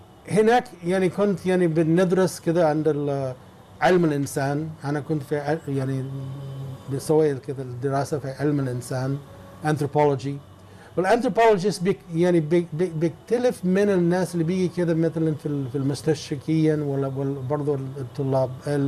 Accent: United States; Arabic is a second language; انا من الاساس من الامريكان، انا امريكي والعيله حقتي انا يعني من امريكا في 400 سنه من مبتي

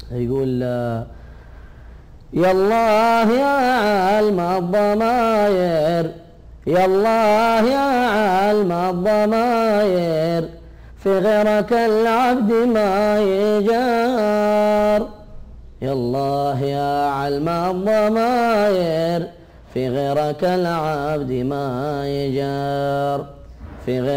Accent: Hejaz, Saudi Arabia; هذا فن من الفنون الشعبية اللي تمارس عندنا في الحجاز وتقدم في الأعراس

